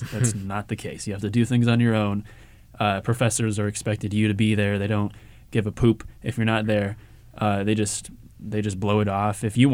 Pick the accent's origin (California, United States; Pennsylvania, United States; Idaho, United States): California, United States; Northridge; Yeah, I'm from Northridge, you know, really.